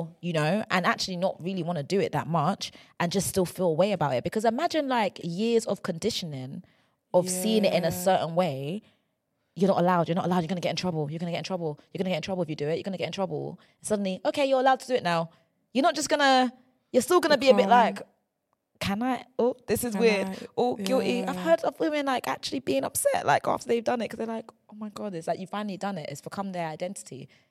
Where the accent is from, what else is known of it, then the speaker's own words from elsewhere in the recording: Nigeria; So being Nigerian.